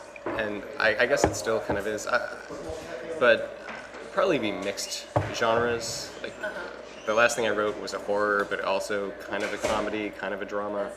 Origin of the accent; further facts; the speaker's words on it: Irving, Texas, United States; I grew up in Irving, Texas, and then I moved to Richardson, Texas. I went to school at the University of Texas at Austin, where I studied film.